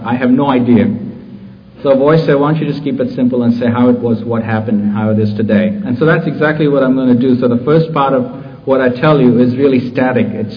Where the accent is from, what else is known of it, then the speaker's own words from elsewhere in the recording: Mumbai, Maharashtra, India; moved away as an adult; Like, I grew up in Bombay, India. I left the shores of Bombay at the age of 22